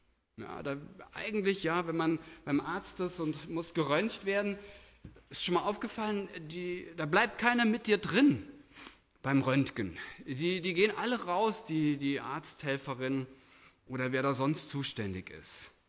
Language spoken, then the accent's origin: German; Butzbach, Hesse, Germany; Gefängnisseelsorger gewesen in meiner Heimatstadt Butzbach